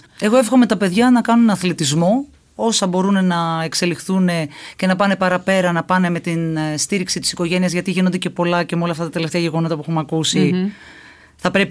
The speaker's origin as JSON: {"language": "Greek", "region": "Eastern Macedonia and Thrace", "country": "Greece", "moved": "as an adult", "said": "Αλλά μου αρέσει και η πόλη μου πάρα πολύ. Και γενικά μου αρέσει η Θράκη."}